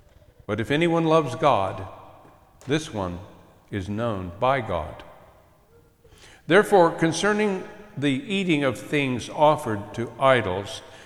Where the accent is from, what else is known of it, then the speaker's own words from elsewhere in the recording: Miamisburg, Ohio, United States; also born or lived in Kettering; When I was growing up in Miamisburg, Ohio, actually even earlier than that, in Kettering, Ohio, when I was a child, we attended an American Baptist church.